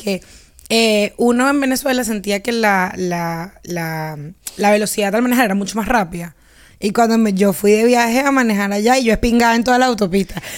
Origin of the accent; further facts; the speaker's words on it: Mexico; Yo soy mexicana, güey.